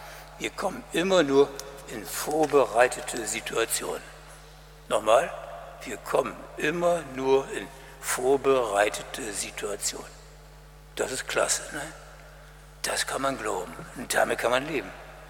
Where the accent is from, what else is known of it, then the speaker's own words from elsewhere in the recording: Bremen, Germany; Ich bin Bremer